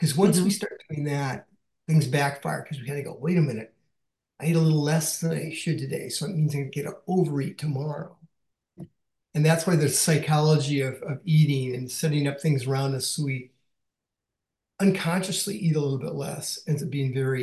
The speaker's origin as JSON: {"language": "English", "region": "Iowa", "country": "United States", "tie": "born or raised there", "said": "And so growing up in Iowa, my dad worked as a production worker in a bakery, and we'd spend summer on our aunt and uncle's family farm."}